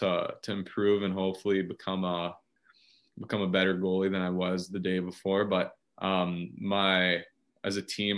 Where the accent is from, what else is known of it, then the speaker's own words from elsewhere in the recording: Montreal, Quebec, Canada; because I am from Montreal